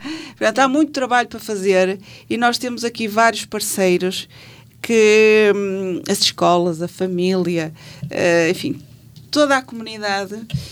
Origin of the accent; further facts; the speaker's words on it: Penafiel, Porto, Portugal; eu estou a falar de Penafiel, porque digamos que é a minha terra